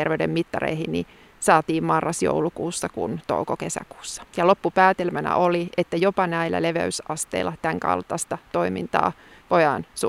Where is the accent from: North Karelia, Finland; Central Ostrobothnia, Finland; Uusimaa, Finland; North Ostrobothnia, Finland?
North Ostrobothnia, Finland; kun mä oon kasvanut Oulun lähellä